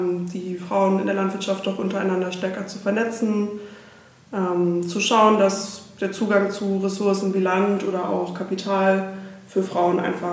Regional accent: Breze, Lower Saxony, Germany; Ich komme aus dem Landkreis Lüneburg und zwar genauer gesagt aus dem schönen Ort Breze, dicht an der Elbe.

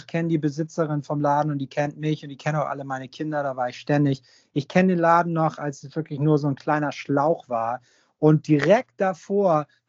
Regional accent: Hamburg, Germany; ich bin ja sozusagen am Großneumarkt groß geworden, wenn man so will. Und das ist im Portugiesenviertel.

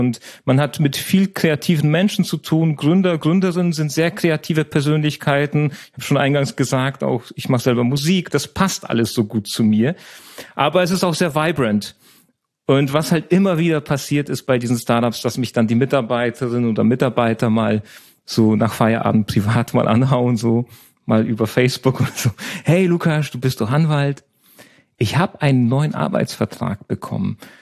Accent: Poland; first language Polish; German is a second language; Ich habe Songs komponiert, Folksongs in Polnisch, in meiner Muttersprache.

